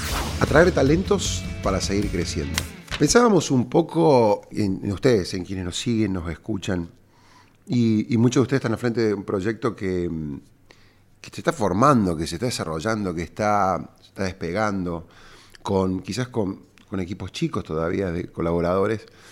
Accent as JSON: {"language": "Spanish", "region": "Córdoba", "country": "Argentina", "said": "cordobés y emprendedor."}